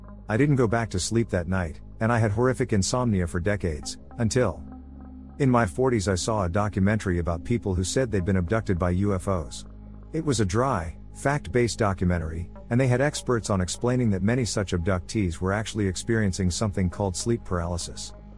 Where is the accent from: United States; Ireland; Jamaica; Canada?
Ireland; I was brought up in Ireland, and unusual as it was, my parents never drank.